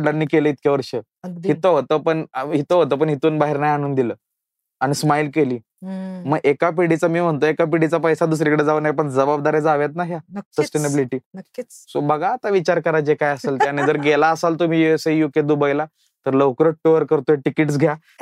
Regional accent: Koregaon, Maharashtra, India; माझं गाव मधवापूरवाडी किनी मधलं गाव आहे, कोरेगाव तालुका सातारा, आणि माझं इंट्रोडक्शन कधीही बदलणार नाही.

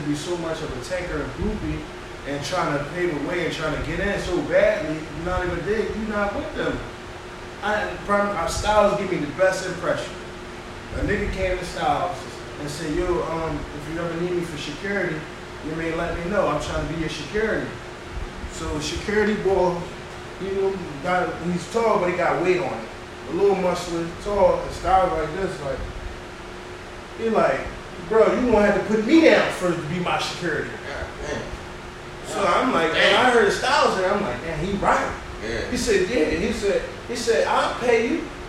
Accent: Philadelphia, Pennsylvania, United States; I've been out of my, I'm from Philadelphia.

